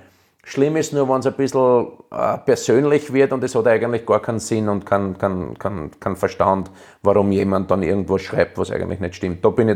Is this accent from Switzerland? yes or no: no; Austria; weil eigentlich hätte ich Fußballer des Jahres werden müssen in Deutschland und das als Ösi.